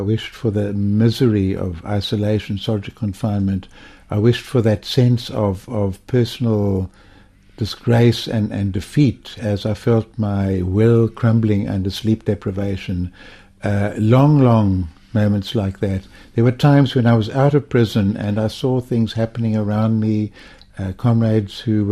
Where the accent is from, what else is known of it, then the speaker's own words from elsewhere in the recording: South Africa; also born or lived in England / Mozambique; I'm South African, I'm in England, I was there a long time. Am I South African, am I Mozambican? I'm South African, I was in Mozambique.